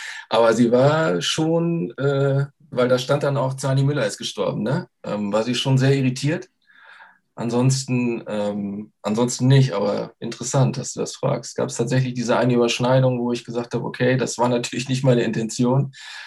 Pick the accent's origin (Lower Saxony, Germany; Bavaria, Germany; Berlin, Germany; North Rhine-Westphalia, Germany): North Rhine-Westphalia, Germany; ich komme halt aus Nordrhein-Westfalen, das ist so eine Handballhochburg, es gibt 1000 Handballvereine